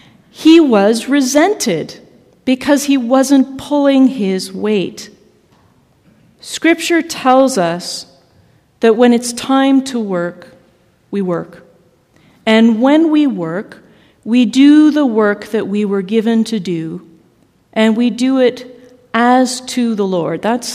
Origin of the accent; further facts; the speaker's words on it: Ottawa, Ontario, Canada; Ottawa's my hometown.